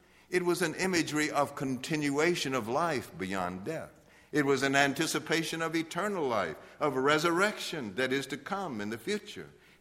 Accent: Mississippi, United States; I'm from Mississippi. You're from South Carolina.

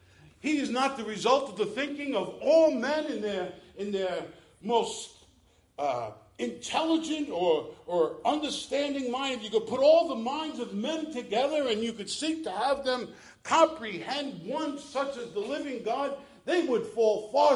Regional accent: Bronx, New York, United States; believe me, I am no Hebrew scholar, nor am I a Greek scholar. I am Italian from the Bronx.

